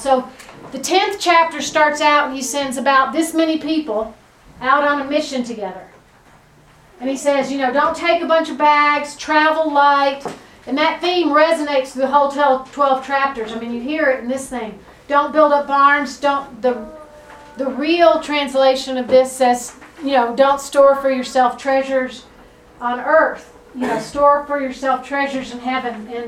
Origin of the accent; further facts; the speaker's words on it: Nashville, Tennessee, United States; I'm from Nashville, Tennessee, and I'm sorry if you need a translator for my accent. My parents were actually both from New York, and we moved when I was a little kid